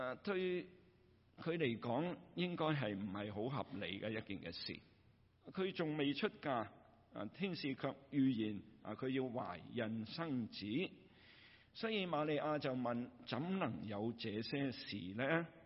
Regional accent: China; 我们中国人有一句说话叫做叶公好龙

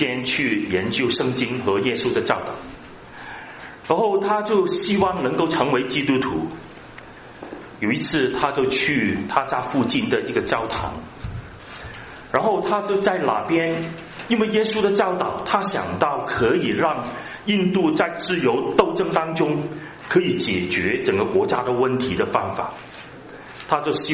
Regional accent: Hong Kong; 我年轻的时间在香港长大，当时香港很多都是华人，只有少数的是一个南亚裔的一些人，好像是印度人啊，还有扎基斯坦的人。

